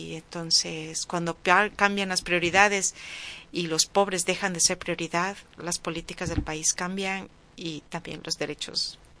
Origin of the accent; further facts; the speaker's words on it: Quito, Pichincha, Ecuador; Sí, soy de Quito, sí. Quito, Ecuador.